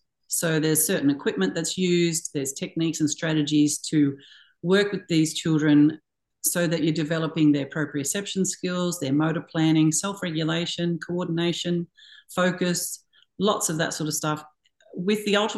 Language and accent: English; Australia; I am from Australia, but I live just in New South Wales, just under the Queensland border.